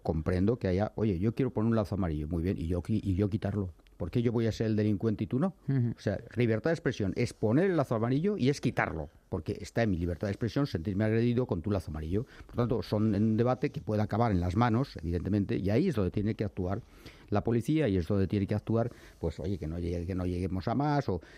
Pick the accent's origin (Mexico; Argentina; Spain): Spain; Catalonia; yo soy catalán y español, yo tengo esta idea de España aquí